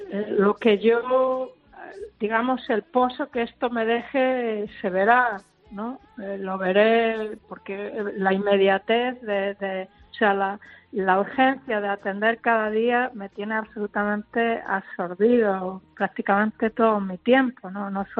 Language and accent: Spanish; Galicia, Spain; siendo gallego